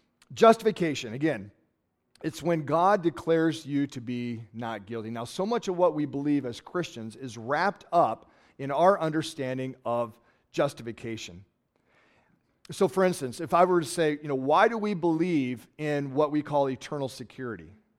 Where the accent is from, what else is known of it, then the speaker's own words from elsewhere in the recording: United States; as I lived overseas as an American.